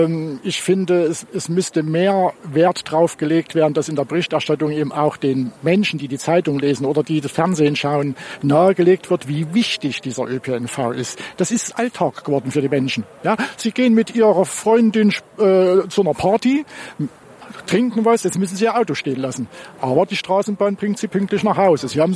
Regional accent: East Germany, Germany; ich bin in der Diktatur groß geworden. Ich bin im Jahrgang 1964, ich habe die DDR erlebt

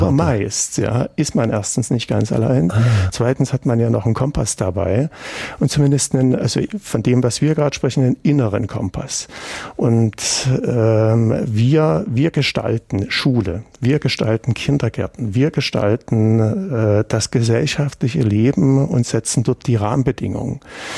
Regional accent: East Germany, Germany; also ich bin in der DDR groß geworden

